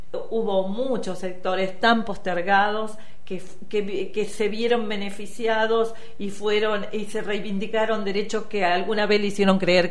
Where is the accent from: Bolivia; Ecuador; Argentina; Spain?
Argentina; Villa Clara, Entre Ríos; Yo soy de Villa Clara, departamento de Villahuay, donde 32 años estuvimos intentando y trabajando para recuperar el municipio.